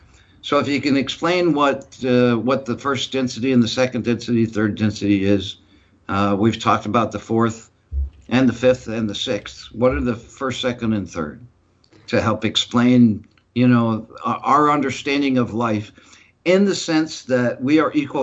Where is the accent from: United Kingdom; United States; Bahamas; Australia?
United Kingdom; England; sometimes as an English guy, you know, I kind of get a kick out